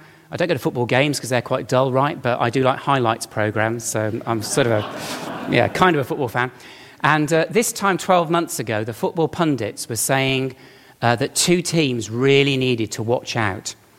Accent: Birmingham, West Midlands, United Kingdom; I'm from Birmingham. You can tell from the accent, can't you? That's where I was brought up there. And I spent my childhood supporting Aston Villa

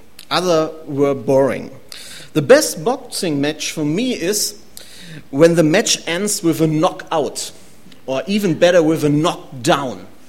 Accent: Germany; accent: German; English is a second language; Normally, I live and work in Germany. You can hear it in my accent.

